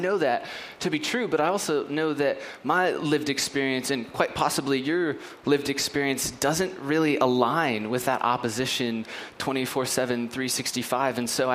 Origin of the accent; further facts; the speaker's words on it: United States; But in just like a few weeks, we're going to do it all over again because we're American and Christmas.